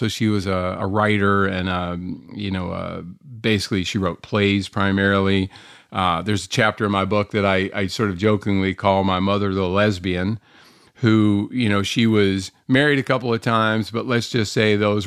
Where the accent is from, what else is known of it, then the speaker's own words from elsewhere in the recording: North Carolina, United States; I grew up here in North Carolina for the most part and high school here